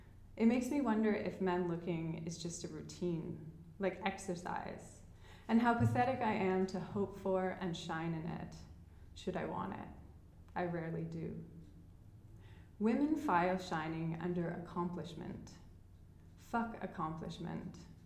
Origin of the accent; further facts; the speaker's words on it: Toronto, Ontario, Canada; also born or lived in Montreal; now in Ottawa, Canada; And I'm from Toronto, but I now live in Ottawa. I moved there about a year ago for my partner